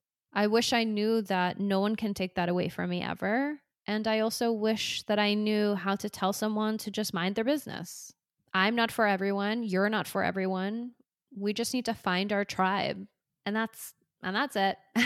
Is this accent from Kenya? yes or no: no; Singapore; now in United States; yes, I'm Dutch Filipino and I was born in one place and I was raised in Singapore and now I live in America